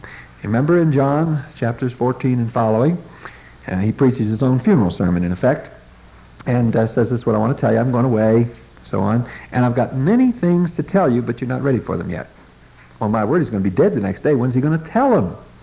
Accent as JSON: {"language": "English", "town": "Baltimore", "region": "Maryland", "country": "United States", "tie": "born or raised there", "said": "I was raised in Baltimore, which is practically a southern town"}